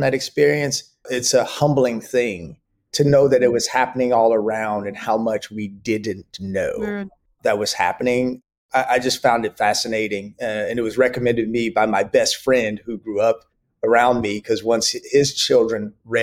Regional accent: Dallas, Texas, United States; So I grew up in Dallas, Texas.

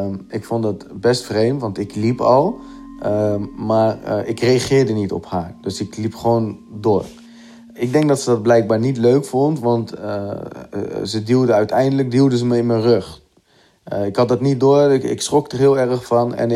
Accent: Gorinchem, South Holland, Netherlands; ik ben 30 jaar en ik kom uit Gorinchem.

